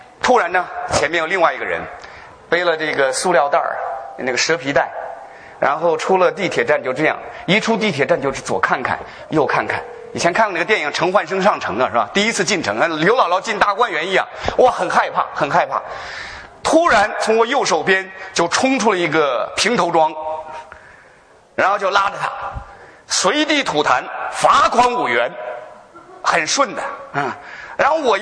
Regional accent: Henan, China; 我是河南人

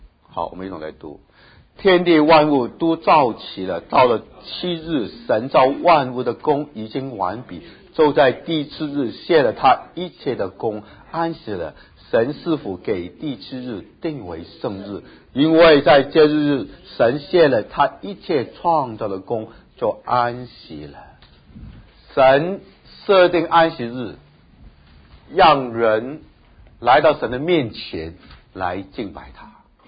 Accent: China; 就好像我们中国人对儿女取名字我们很看重，对不对？

